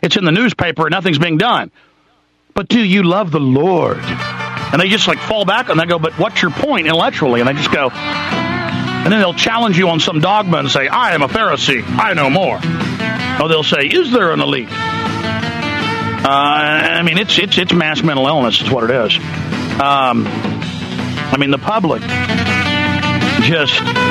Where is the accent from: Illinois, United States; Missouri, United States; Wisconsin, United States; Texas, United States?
Texas, United States; Dallas; I grew up in Dallas.